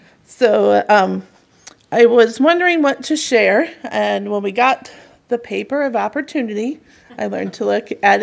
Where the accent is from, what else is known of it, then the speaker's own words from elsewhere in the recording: Fort Wayne, Indiana, United States; now in Decatur, United States; I was born and lived in Fort Wayne all my life until I met Nathan, and we got married in 2002, and then we moved to Decatur, where we still live today.